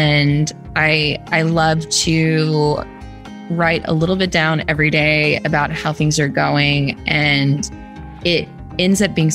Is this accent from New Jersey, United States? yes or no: no; Kentucky, United States; also born or lived in New York City; I am originally from Kentucky, where I grew up on a farm.